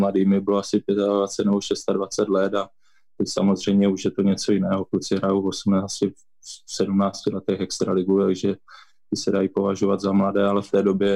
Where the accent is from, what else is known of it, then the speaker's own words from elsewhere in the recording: Zlín, Zlín Region, Czechia; To určitě ne, já jsem vyrůstal ve Zlíně a tak nějak jsem měl jakoby sen hrát ve Zlíně extraligu samozřejmě.